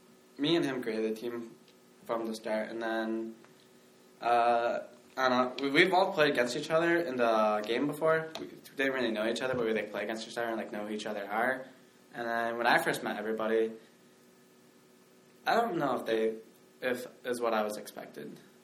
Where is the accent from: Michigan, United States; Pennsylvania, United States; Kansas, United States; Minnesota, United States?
Michigan, United States; now in California, United States; I'm from Michigan.